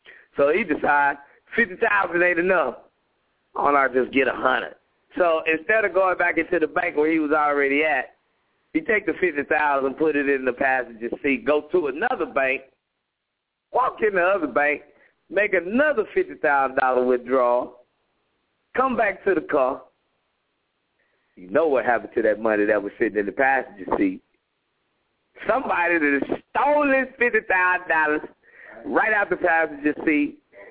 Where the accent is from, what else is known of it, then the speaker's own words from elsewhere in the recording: Texas, United States; I'm from Texas. I wasn't in Houston at the time.